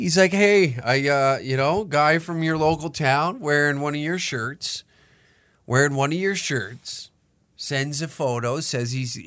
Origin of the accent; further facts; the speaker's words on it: Taber, Alberta, Canada; he's a bar owner in my hometown of Taber, Alberta.